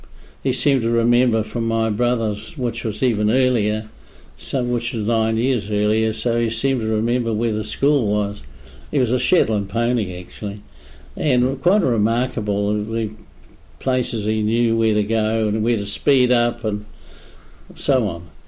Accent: Feilding, Manawatū-Whanganui, New Zealand; Well, originally I grew up in Fielding, actually, and on a farm on Sandon Road

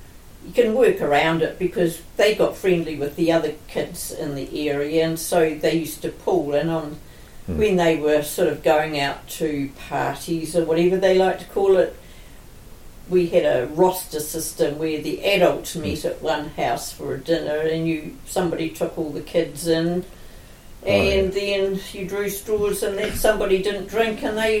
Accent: South Island, New Zealand; I come from the South Island

